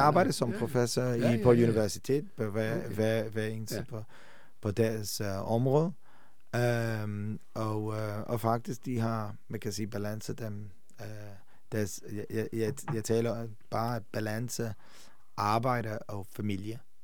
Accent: England, United Kingdom; born there; Danish is a second language; Nej, jeg er født i England.

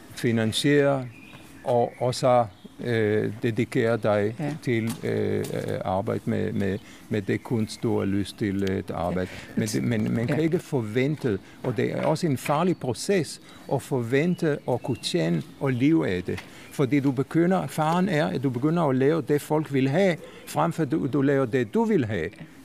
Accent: Jerusalem, Jerusalem District, Israel; Danish is a second language; jeg er født i Jerusalem, opvokset i Jerusalem, har uddannelse fra Bezalel Akademi, Kunstakademi i Jerusalem

